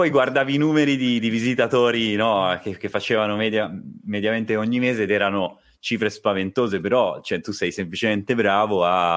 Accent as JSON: {"language": "Italian", "region": "Lombardy", "country": "Italy", "said": "io sono di Milano, provincia di Milano, in realtà neanche Milano."}